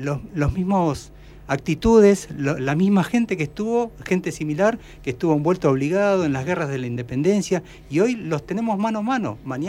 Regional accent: Argentina; No nos podemos quedar como argentinos con una derrota.

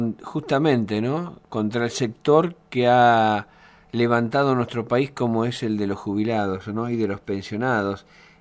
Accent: Esquel, Chubut, Argentina; Yo que provengo de Esquel, recuerdo en el auge cuando querían venir por todo, cuando hablábamos de extracción del oro, ¿no?

